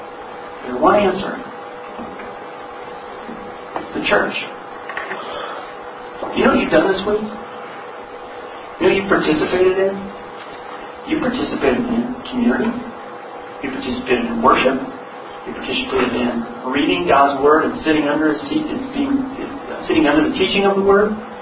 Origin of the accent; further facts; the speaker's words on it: Seattle, Washington, United States; I was from Seattle. I had a big afro and a beard.